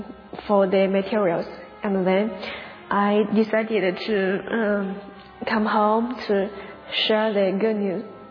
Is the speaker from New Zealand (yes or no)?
no; China; English is a second language; So I come from Yi nationality group. So Yi is when large, about 7 million. We have three kind of Yi in my nationality.